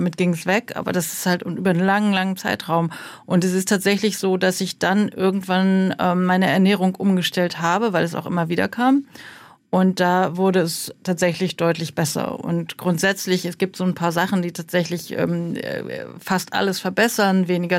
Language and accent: German; Germany; also born or lived in South Korea; Ich bin in Südkorea geboren und bin dort ausgesetzt worden und war dann Findelkind und war im Kinderheim und in der Pflegefamilie und bin dann nach Deutschland adoptiert worden.